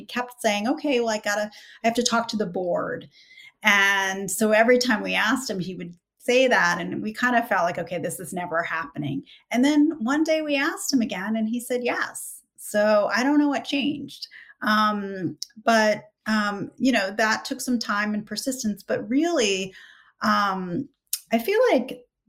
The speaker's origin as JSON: {"language": "English", "country": "United States", "said": "you want to feel, I'm American, you know, I want to feel like this is a good country"}